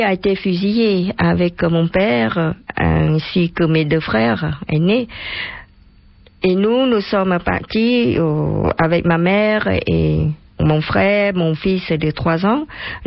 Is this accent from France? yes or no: no; Battambang, Cambodia; Moi, à cette époque, je me trouvais à ma ville natale qui est Bat Thombong, une ville qui se trouve à plus de 200 km de Phnom Penh.